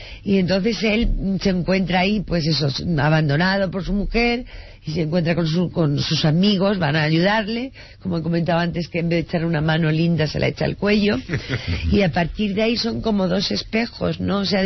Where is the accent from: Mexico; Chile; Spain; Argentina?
Spain; Andalusia; yo que soy andaluza